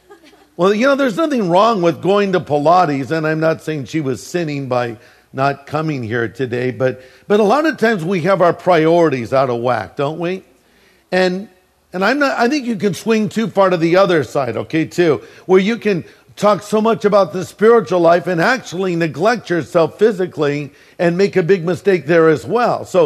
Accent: California, United States; You know, I was raised here in Orange County. I went to school at Harborview Elementary. Then I went to Lincoln. Then I went to Corona del Mar High School.

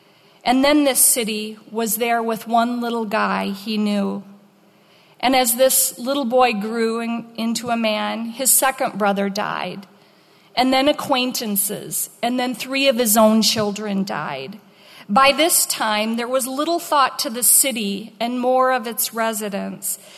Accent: Iowa, United States; When I was growing up in Iowa, I'm the youngest of eight

